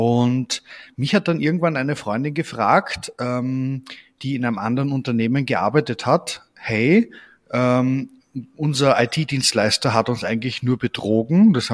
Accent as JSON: {"language": "German", "region": "Vienna", "country": "Austria", "said": "ich komme aus Wien."}